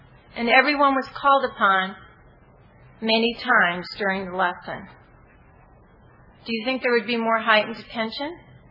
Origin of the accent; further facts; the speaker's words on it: Chicago, Illinois, United States; I had been living in Atlanta. I've only been to Texas for a short little trip, so I'm not a Texan. I'm really from Chicago.